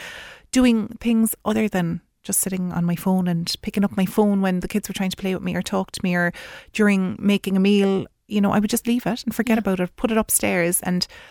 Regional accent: Ireland; think as Irish people, we don't have boundaries.

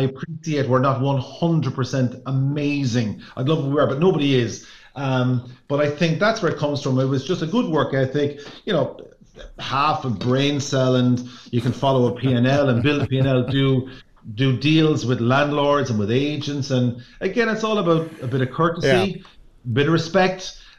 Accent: Ireland; But I still think as Irish people, we like to meet people.

